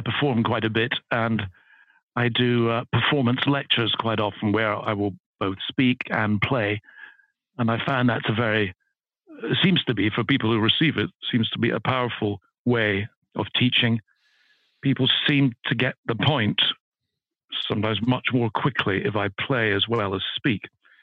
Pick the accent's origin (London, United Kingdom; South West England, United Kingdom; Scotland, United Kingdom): Scotland, United Kingdom; Edinburgh; I grew up in Edinburgh. I was brought up in Scotland. I went to school in Edinburgh, high school in Edinburgh, then university in Edinburgh. So although I've lost the accent, I'm very much a Scot by background.